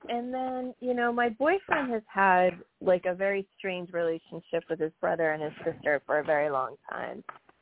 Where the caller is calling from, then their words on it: New York, United States; from New York.